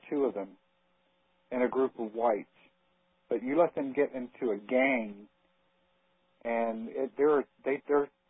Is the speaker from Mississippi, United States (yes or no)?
no; Virginia Beach, Virginia, United States; also born or lived in Richmond; I grew up in Virginia Beach, but I lived in Richmond near Richmond for many years.